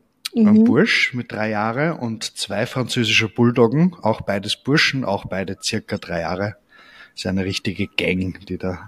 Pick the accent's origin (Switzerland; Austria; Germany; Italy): Austria; Vienna; ich komme aus Wien.